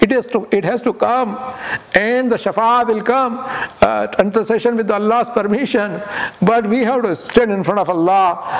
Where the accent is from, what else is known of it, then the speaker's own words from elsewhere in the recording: India; You know, I'm from India.